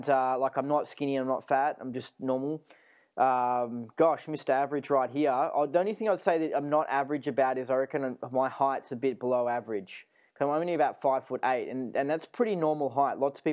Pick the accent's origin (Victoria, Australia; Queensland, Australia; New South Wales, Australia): Victoria, Australia; Melbourne; I'm from Melbourne, Australia. A pretty normal suburban sort of city, a city that's got like 4 million people or something like that.